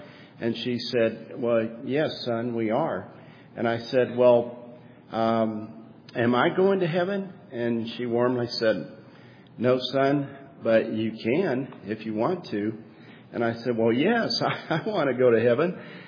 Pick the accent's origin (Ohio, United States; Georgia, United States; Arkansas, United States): Arkansas, United States; Bearden; I grew up in Bearden, Arkansas, a small town in southern Arkansas, next to the big city of Camden